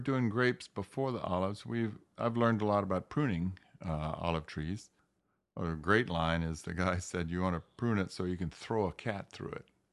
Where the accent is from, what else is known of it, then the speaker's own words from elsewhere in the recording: the South, United States; growing up in the South, I didn't have a really good experience with Lambrusca.